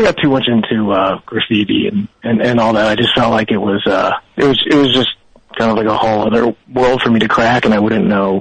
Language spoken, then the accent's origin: English; New Jersey, United States; I remember I grew up in Jersey too, and I had the aquarium